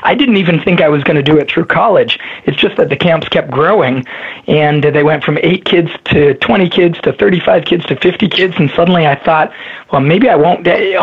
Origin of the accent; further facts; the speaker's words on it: Windsor, Ontario, Canada; growing up in my hometown in Windsor, Ontario, just across the border from Detroit.